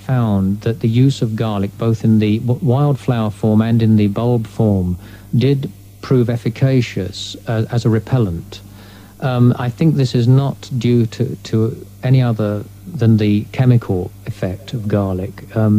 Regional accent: Newstead Abbey Park, East Midlands, United Kingdom; although I was born in Newstead Abbey Park and raised there for some time, which of course is shrouded with mystery and tales of hauntings.

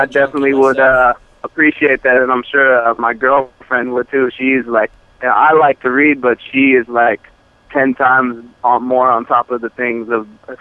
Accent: West Coast, United States; But ultimately, I grew up in the West Coast, so that's all we really listened to was West Coast music for so long.

